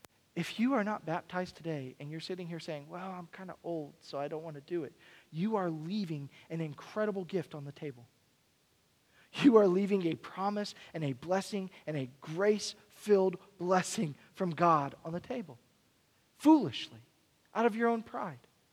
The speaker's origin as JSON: {"language": "English", "town": "Fort Myers", "region": "Florida", "country": "United States", "tie": "born or raised there", "also_born_or_lived": "Texas / Missouri / Colorado", "moved": "yes", "said": "I grew up in Fort Myers, Florida, at the beach all the time, you know, the beautiful ocean, sea breeze, and I didn't appreciate it until I left. And then I left in Texas, and I lived in Missouri and Colorado, and now here, I miss the ocean."}